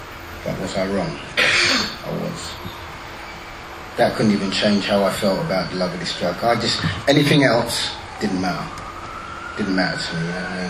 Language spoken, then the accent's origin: English; London, United Kingdom; I was brought up in Wembley, Northwest London.